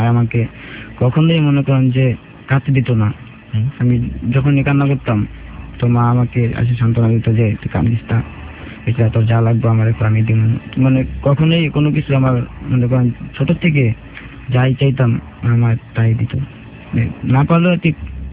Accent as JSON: {"language": "Bangla", "town": "Barisal", "region": "Barisal Division", "country": "Bangladesh", "tie": "born or raised there", "said": "আমাদের বাড়ি হলো বরিশালে।"}